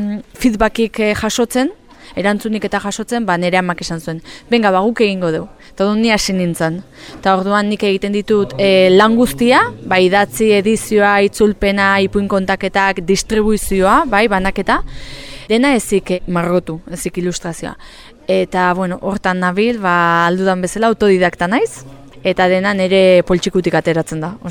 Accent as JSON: {"language": "Basque", "town": "Legorreta", "region": "Basque Country", "country": "Spain", "said": "Legorretatik nator, Gipuzkoatik"}